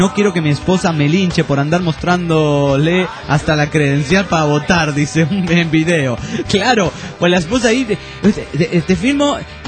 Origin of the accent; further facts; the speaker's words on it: Tarija, Bolivia; soy de Bolivia, de la ciudad de Tarija